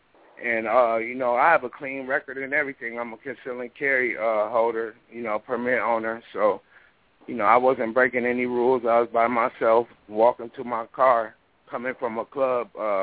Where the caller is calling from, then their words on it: Minneapolis, Minnesota, United States; I'm calling from Minneapolis.